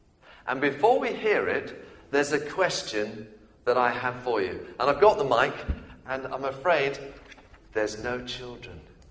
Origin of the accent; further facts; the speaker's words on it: United Kingdom; Look, we're British. Are we not?